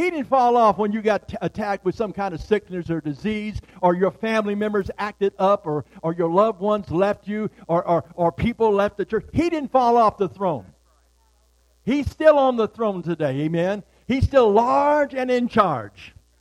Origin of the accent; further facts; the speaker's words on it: Detroit, Michigan, United States; I grew up in Detroit area, and in when I was growing up, you could sleep out on the porch